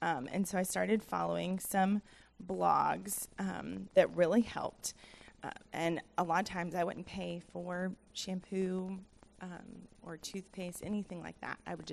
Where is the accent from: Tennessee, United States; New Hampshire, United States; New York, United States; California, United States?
Tennessee, United States; Nashville; I am originally from Nashville, but it's not the Nashville that it is now